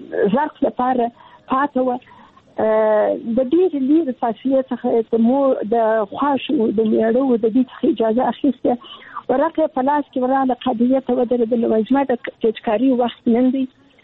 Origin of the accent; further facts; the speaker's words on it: Kandahar, Afghanistan; also born or lived in Kabul; زه د کندهار یم، د کندهار د غونیا لالیسي کې مې زده کړې وکړې او کابل پوهنتون ته ولاړم